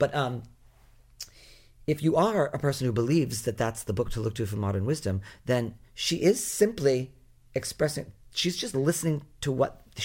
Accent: Rhode Island, United States; I'm a boy from Rhode Island.

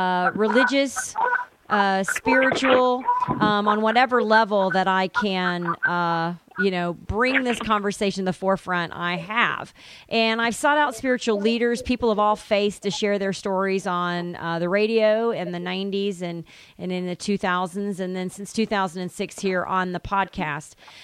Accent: Tennessee, United States; I was home in Tennessee and was with a person of faith, a minister in my hometown

